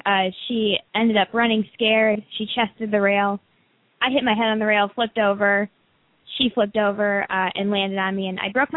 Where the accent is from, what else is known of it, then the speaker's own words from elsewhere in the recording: Marinette, Wisconsin, United States; now in Florida, United States; Went back to my hometown in Marinette, Wisconsin, so that's northern Wisconsin